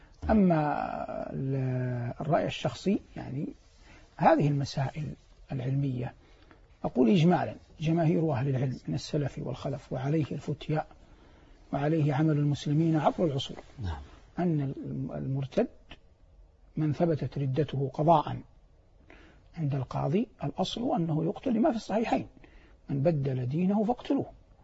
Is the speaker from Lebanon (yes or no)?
no; Saudi Arabia; ونحن مثلا في بلادنا المملكة العربية السعودية حرسها الله